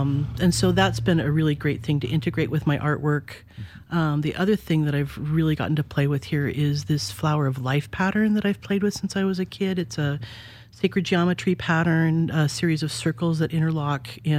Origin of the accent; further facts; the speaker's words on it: Montana, United States; moved away as an adult; I grew up in Montana. I was a late bloomer. I didn't leave until I was about 34 years old.